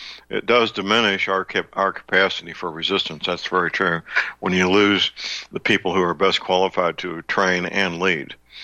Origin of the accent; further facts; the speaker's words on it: St. Louis, Missouri, United States; Ferguson is, is my basically part of my hometown, St. Louis.